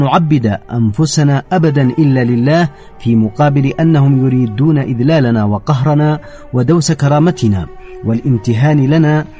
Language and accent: Arabic; Yemen; بنيت عليه كل حياتي كيمني،